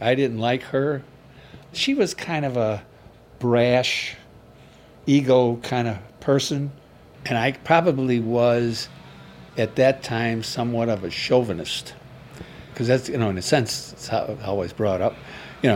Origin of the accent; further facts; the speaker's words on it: Chicago, Illinois, United States; Well, I grew up in Chicago, the west side of Chicago, and we had 10 kids